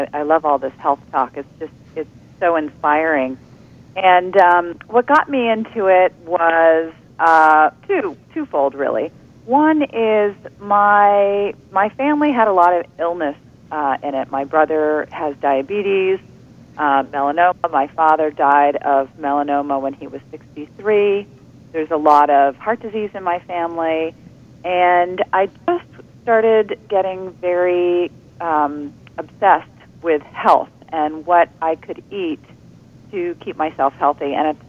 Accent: the South, United States; I come from the South and didn't think twice about it.

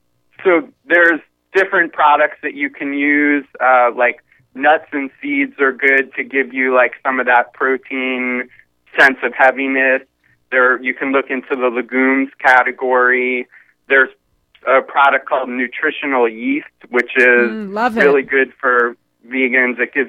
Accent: New York, United States; I grew up in New York, and so that was my first real opportunity to see animals out in nature

